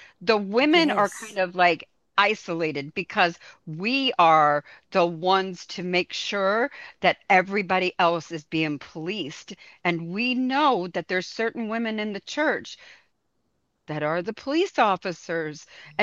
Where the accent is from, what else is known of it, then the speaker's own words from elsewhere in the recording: West Palm Beach, Florida, United States; I was raised in West Palm Beach, Florida. It is pretty much probably 75 to 85% Puerto Rican.